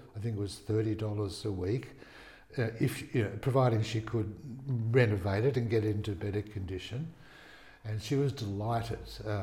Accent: Scarborough, Western Australia, Australia; Well, I was raised in Scarborough when Laidlaw Street was not a sealed road. It was largely bush in those days.

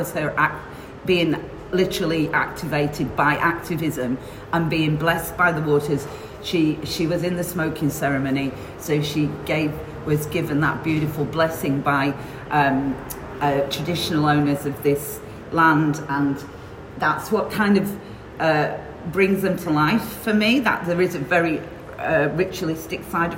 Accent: Blackpool, North West England, United Kingdom; now in Australia; Well, I am from Lancashire. My heritage on my mother's side is from Manchester, and I grew up in Blackpool. So I'm quite a northwest woman that's travelled across to the West Australian coast.

